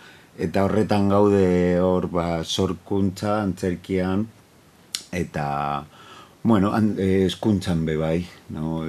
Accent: Bilbao, Basque Country, Spain; labur bilduz, Bilbokoa naiz, Uribarrikoa, izuzen ere, ja... 40 urte bete ditut

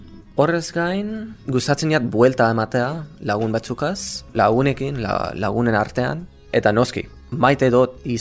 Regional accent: Michigan, United States; Basque is a second language; also born or lived in Texas; now in Bilbao, Spain; Michigangoa naiz. Bueno, Texas estatuan jaio nintzen. Baina oein bizi naiz Bilbon, baina lan egiten dut Mungian, institutu batean. Eta bi urte daramatzat hemen bizitzen.

